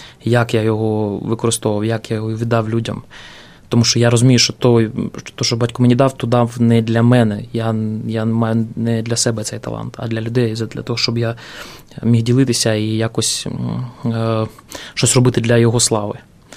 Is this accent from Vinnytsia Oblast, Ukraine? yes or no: no; Donetsk Oblast, Ukraine; also born or lived in Chernihiv; Я сам народився в Чернігові, дитинство пройшло в Донецькій області, потім знову в Чернігов, потім знову Донеччина. І так в мене, я кажу, що в мене дві такі батьківщини моїх, два рідних краї – Чернігівщина і Донеччина.